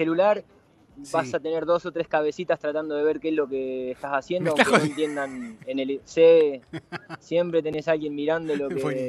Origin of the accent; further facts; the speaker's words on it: Argentina; por ahí decís que sos de otro lado, porque donde se enteran que sos de Argentina es fotos.